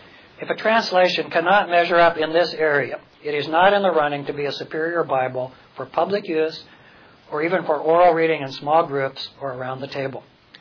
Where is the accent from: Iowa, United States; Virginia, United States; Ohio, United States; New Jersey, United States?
Iowa, United States; Pella; Much of what I said seemed pretty esoteric to folks in the farming milieu of my hometown of Pella, Iowa